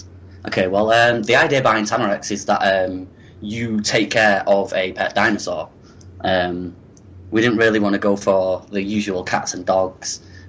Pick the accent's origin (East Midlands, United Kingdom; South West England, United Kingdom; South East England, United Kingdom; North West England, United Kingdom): North West England, United Kingdom; Manchester; I am 24 from Manchester and I'm studying the game design course.